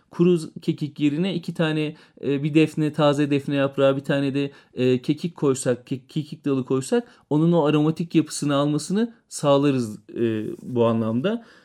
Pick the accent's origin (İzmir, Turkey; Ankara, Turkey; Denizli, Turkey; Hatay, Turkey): Denizli, Turkey; Ama günümüzde artık yetiştiriciliği yapılmakta, benim memleketim olduğu için altını özellikle çizmek istiyorum.